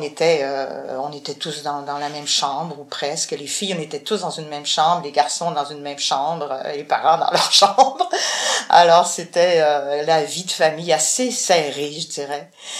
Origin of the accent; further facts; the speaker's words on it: Chicoutimi, Quebec, Canada; moi, je viens du Saguenay, de Chicoutimi. Je suis née à Chicoutimi. J'y ai vécu jusqu'à l'âge de 6 ans, 7 ans, 7 ans et demi, en fait, en deuxième année. En plus, après, j'ai déménagé à Chicoutimi-Nord